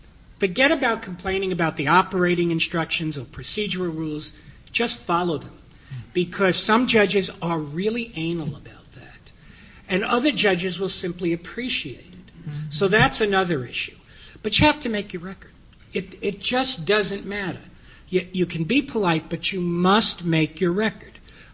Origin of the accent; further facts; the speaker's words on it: New York, United States; but in all the votes, my home state of New York abstains